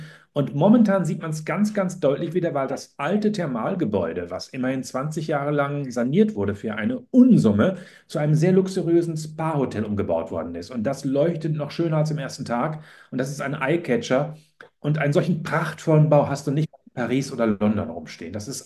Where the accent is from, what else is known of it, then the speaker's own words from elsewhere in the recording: Cologne, North Rhine-Westphalia, Germany; Ganz nah von der Grenze, als Kölner, ich brauche eine gute Stunde, würde ich sagen.